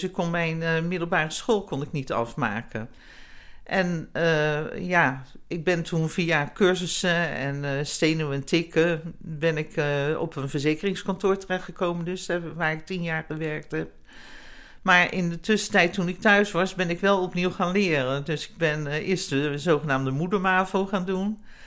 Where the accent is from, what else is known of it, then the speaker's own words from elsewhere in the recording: Delft, South Holland, Netherlands; geboren en getogen in Delft.